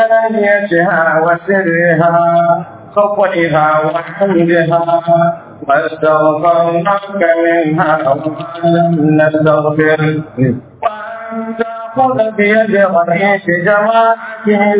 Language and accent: Arabic; Nigeria; وأنت جعل بلدنا نيجيريا أمنا مطمئنا